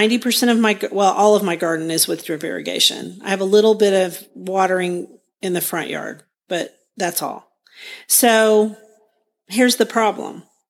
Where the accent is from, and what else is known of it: Guthrie, Oklahoma, United States